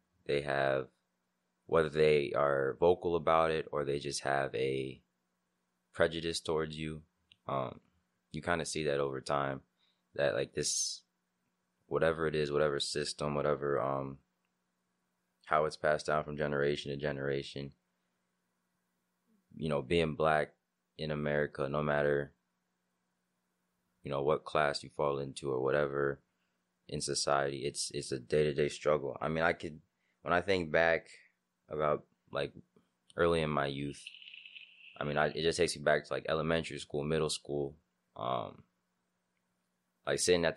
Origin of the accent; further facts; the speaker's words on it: Naperville, Illinois, United States; especially being growing up in Naperville